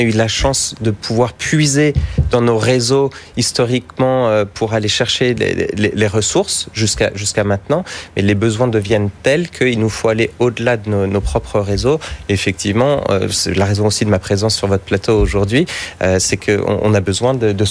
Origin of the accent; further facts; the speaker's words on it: France; now in Paris, France; Je suis français, je suis basé à Paris pour le moment.